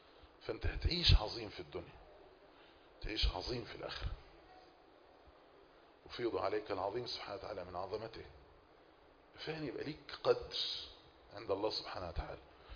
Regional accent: Egypt; جميعا كمصريين

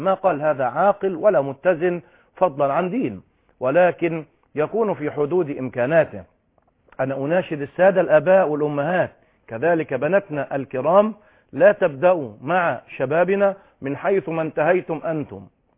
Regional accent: Egypt; في بلادنا مصر

